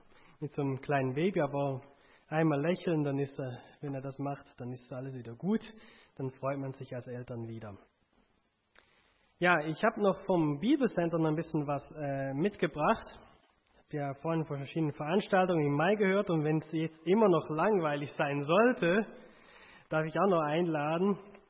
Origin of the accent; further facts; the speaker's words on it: Stein am Rhein, Schaffhausen, Switzerland; vielleicht merkt ihr es auch so ganz bisschen an meinem Akzent, ich komme nicht von hier, ich komme aus der Schweiz. Da bin ich aufgewachsen, kleiner Ort, nennt sich Stein am Rhein, so direkt an der Grenze zu Deutschland, so Bodenseeregion. Da komme ich her